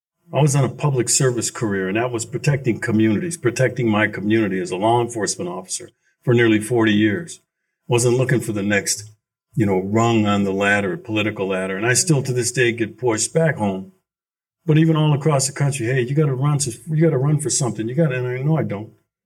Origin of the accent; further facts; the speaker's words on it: United States; You know, I'm an American, first and foremost.